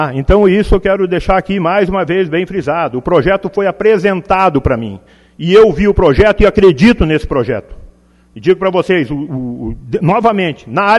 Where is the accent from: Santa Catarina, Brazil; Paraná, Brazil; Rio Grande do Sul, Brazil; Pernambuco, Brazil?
Rio Grande do Sul, Brazil; Sobradinho; eu sou de Sobradinho